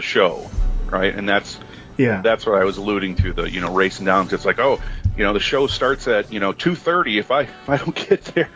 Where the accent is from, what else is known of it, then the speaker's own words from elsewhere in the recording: Midwest, United States; But, you know, growing up in the Midwest, you know, there's 6 months out of the year where it's, you know, really cold to go outside.